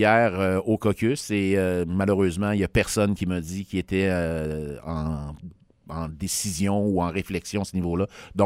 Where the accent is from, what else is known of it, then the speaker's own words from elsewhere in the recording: Quebec City, Quebec, Canada; appartement depuis 2024 à Québec, je reçois mon courrier à Québec, mon commerce est depuis 2005 à Québec et je suis né à Québec. J'ai vécu jusqu'à l'âge de 25 ans.